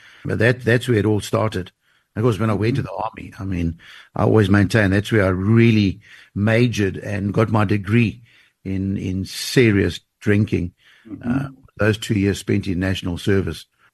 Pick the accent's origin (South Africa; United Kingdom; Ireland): South Africa; East London, Eastern Cape; I grew up in East London. For those listening tonight who may be familiar with East London, I was educated at Selborne College, a great boys' school right here in East London